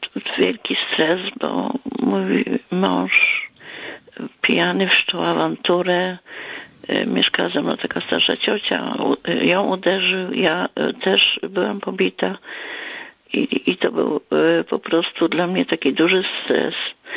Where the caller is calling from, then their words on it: Bydgoszcz, Kuyavian-Pomeranian Voivodeship, Poland; Ja, z Bydgoszczy.